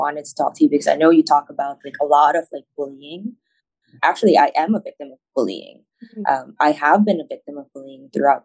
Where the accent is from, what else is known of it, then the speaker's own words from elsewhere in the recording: Manila, Metro Manila, Philippines; I grew up in Manila. My family's from Davao.